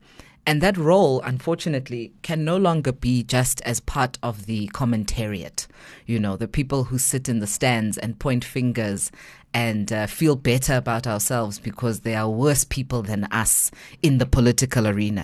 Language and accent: English; Johannesburg, Gauteng, South Africa; born there; So I was born in Hillbrow.